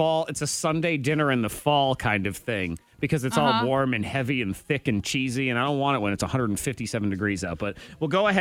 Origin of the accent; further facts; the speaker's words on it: United States; That's because I'm an American.